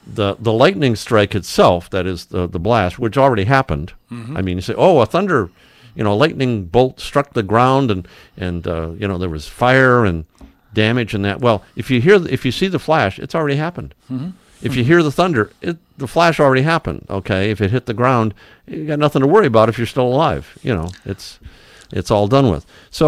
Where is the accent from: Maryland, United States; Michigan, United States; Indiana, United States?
Michigan, United States; Detroit; That's what I did for thunderstorms when I was 3 and 4 years old growing up in Detroit.